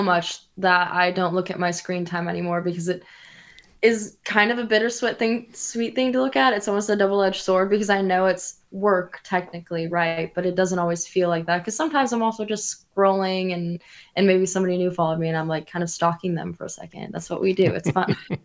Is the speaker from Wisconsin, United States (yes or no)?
no; Minnesota, United States; born there; when it comes to Minnesota, I can't do it. It's my birthplace.